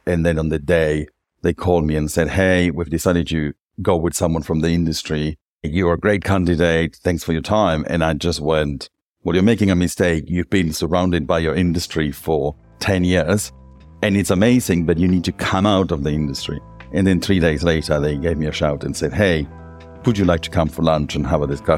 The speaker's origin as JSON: {"language": "English", "country": "Argentina", "tie": "born or raised there", "said": "I grew up in Argentina. My parents used to run hotels"}